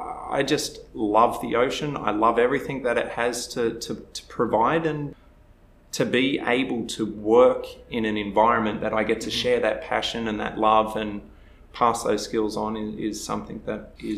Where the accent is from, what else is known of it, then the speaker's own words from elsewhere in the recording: Port Macquarie, New South Wales, Australia; So I grew up in Port Macquarie, Australia. It's a beautiful, mm-hmm. beautiful country, little town right on the ocean.